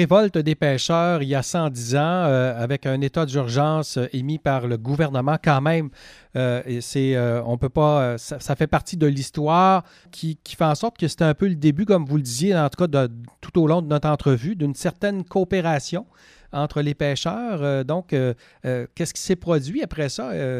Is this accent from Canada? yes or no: yes; Rivière-au-Renard, Quebec, Canada; ce moment historique qui a marqué l'histoire des pêches chez nous, en Gaspésie, donc Rivière-aux-Renards.